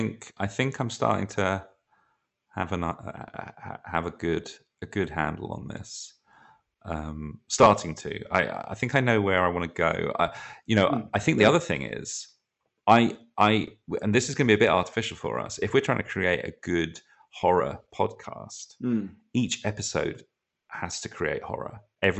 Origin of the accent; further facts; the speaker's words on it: United Kingdom; We're British.